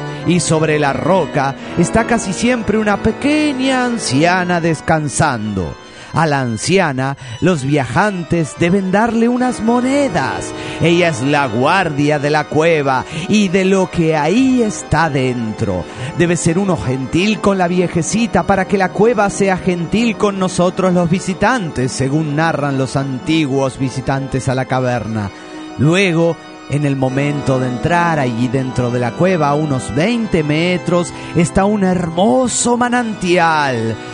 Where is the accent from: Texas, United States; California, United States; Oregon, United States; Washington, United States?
Washington, United States; Seattle